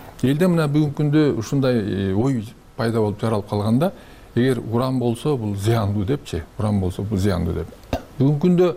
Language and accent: Kyrgyz; Min-Kush, Naryn Region, Kyrgyzstan; Мисалы мен да ошол өзүм миңкуштук болом, миңкуш жергесинде төрөлгөм. Ошол жерде атам да миңкуштук, ошол жерде төрөлгөн.